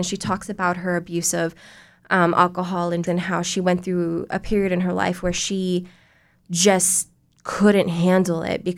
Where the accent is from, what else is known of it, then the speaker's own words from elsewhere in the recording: Bronx, New York, United States; So I grew up in the Bronx, and the high school that I went to is predominantly Black and brown.